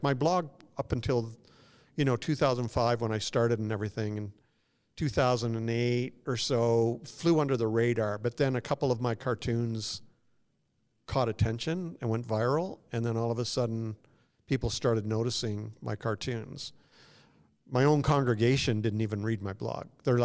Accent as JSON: {"language": "English", "country": "Canada", "tie": "born or raised there", "said": "I was born and raised in Canada mostly. Grew up in a religious home, Christian home"}